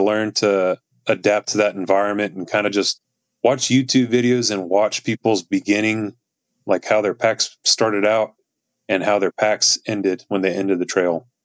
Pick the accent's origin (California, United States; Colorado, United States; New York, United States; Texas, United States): Texas, United States; I was like, I'm from Texas. And it's like, you can tell how friendly I am. You know, it's like, I'm, you know, born and raised here.